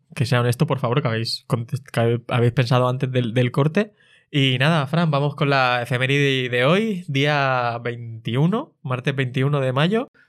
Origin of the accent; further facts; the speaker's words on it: Palma, Balearic Islands, Spain; que no soy de aquí, que soy de Palma, pero no soy de Camp Picafort.